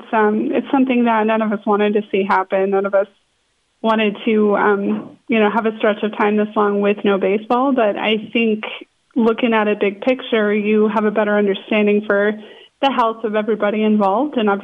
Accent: Michigan, United States; They are the Class A affiliate of the Detroit Tigers, which is the team in my home state here in Michigan.

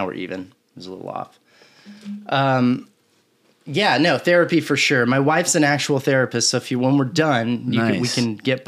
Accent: Austin, Texas, United States; From where when I grew, I'm from Austin.

